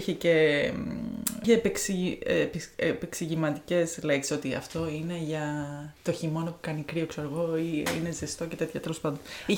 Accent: Santorini, South Aegean, Greece; also born or lived in Syros; είμαι από τη Σαντορίνη, αλλά δεν έχω γεννηθεί εκεί.

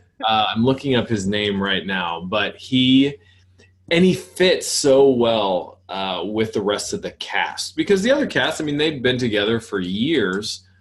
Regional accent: Kansas City, Missouri, United States; And I'm from Kansas City, so

